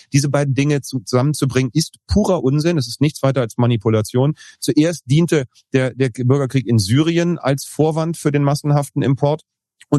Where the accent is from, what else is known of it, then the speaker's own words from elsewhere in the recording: Berlin, Germany; als Berliner kann ich das sagen